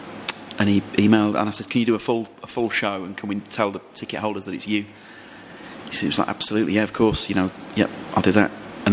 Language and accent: English; Leeds, Yorkshire and the Humber, United Kingdom; I'm from Leeds